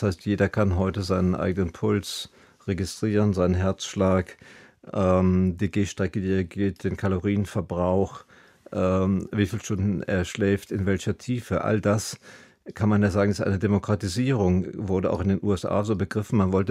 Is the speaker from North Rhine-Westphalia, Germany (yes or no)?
yes; Steinfeld, North Rhine-Westphalia, Germany; dass Bernd Alois Zimmermann in meinem Heimatdorf, nämlich im Kloster Steinfeld, sozusagen seine humanistische Bildung erlangt hat